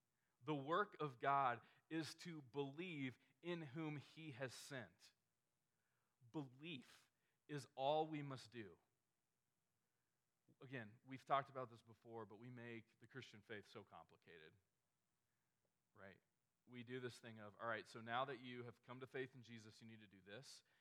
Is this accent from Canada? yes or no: no; the South, United States; most of us, myself included, I grew up in the South.